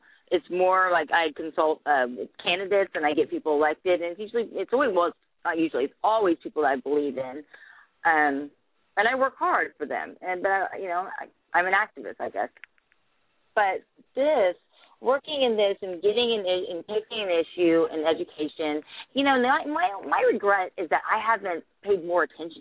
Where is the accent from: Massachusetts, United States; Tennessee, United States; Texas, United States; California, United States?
Texas, United States; just to go up there as a mom and as a Texan.